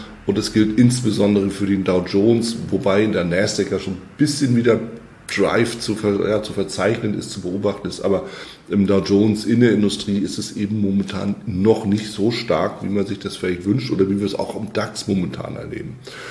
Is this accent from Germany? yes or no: yes; Germany; Das, was hier als Herbst durchgeht, ist in Europa, bei uns in Deutschland, aber auch natürlich in Schweiz, Österreich eher ein Sommertag.